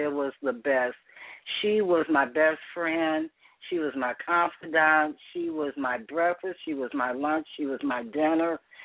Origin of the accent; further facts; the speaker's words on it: Chicago, Illinois, United States; also born or lived in Cleveland; Well, you know, I was born in Cleveland, Ohio, and raised in Chicago by my aunt and uncle.